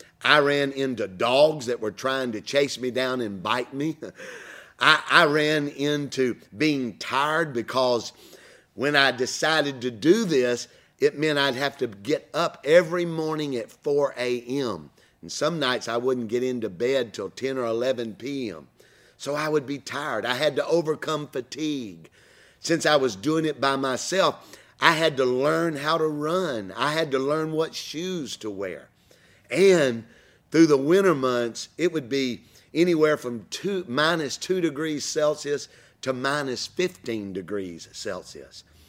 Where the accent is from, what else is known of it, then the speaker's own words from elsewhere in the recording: Alabama, United States; Greetings, IC Medan, from my home state here in the USA, Alabama.